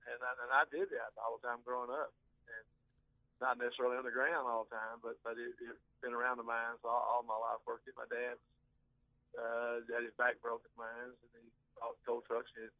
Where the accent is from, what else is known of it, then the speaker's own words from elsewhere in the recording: Ages, Kentucky, United States; yeah, I'm from Harlan County. I grew up in Ages, a little community, Ages Brookside, coal mining was the life around there for everybody.